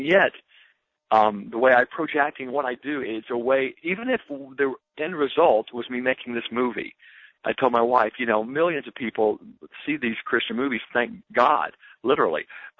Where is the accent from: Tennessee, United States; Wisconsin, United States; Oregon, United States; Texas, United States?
Tennessee, United States; Nashville; I grew up in Nashville. So in the South, very conservative.